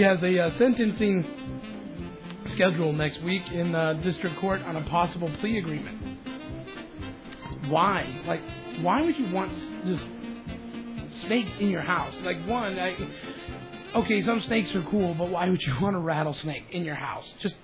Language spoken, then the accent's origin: English; Idaho, United States; As everyone knows, I'm from Idaho.